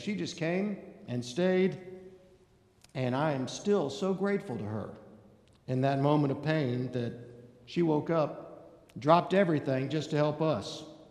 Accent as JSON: {"language": "English", "town": "Atlanta", "region": "Georgia", "country": "United States", "tie": "born or raised there", "said": "a group of friends and I decided we were going to spend the weekend in Atlanta. Atlanta's my hometown. We figured we would stay in my mom's house"}